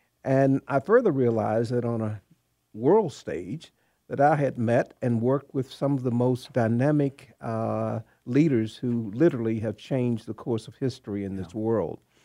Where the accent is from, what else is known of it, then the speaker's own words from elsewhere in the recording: the South, United States; Well, you know, growing up in the Jim Crow South was very, very hard.